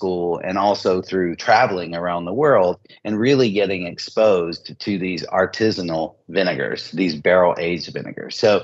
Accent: Asheville, North Carolina, United States; Like, I'm a Southerner and I grew up in Asheville, North Carolina.

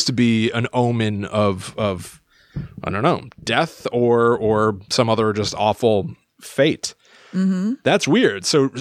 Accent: New Orleans, Louisiana, United States; There are quite a few ghost stories considering I grew up near New Orleans, and we had a paranormal investigation team until the pandemic started.

